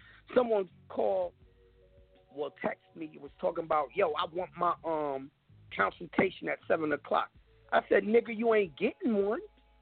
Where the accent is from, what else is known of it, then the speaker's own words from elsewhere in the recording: New York, United States; I'm from New York, man. Y'all just don't get it, man.